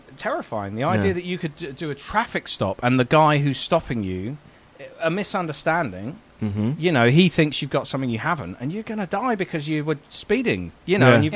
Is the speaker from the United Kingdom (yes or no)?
yes; United Kingdom; as a Brit watching it unfold